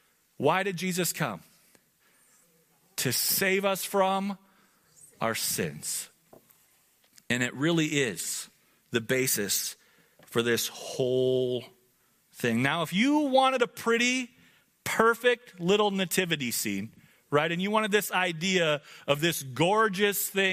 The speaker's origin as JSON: {"language": "English", "country": "United States", "said": "Which, because we're American and our pastures are green"}